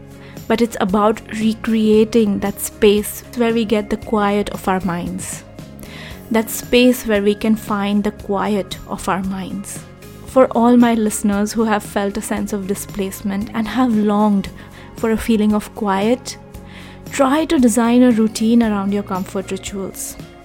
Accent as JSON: {"language": "English", "country": "India", "tie": "born or raised there", "moved": "yes", "said": "my time growing up in India"}